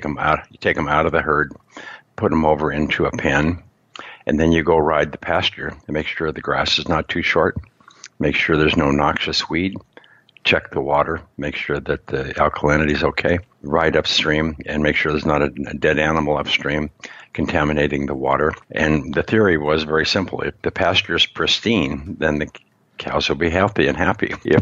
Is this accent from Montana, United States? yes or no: yes; Montana, United States; I grew up in Montana.